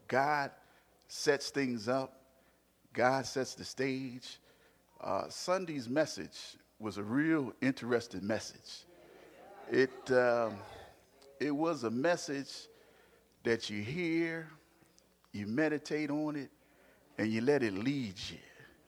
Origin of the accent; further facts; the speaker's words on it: Philadelphia, Pennsylvania, United States; But I think they forgot I was from South Philly.